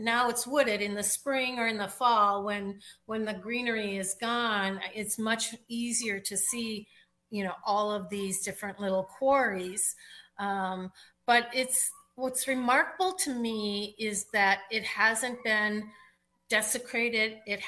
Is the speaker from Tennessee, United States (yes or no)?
no; Minnesota, United States; like I grew up up in Stearns County, where the quarries are deep, deep, deep, deep, deep, where they cut all the granite out of it.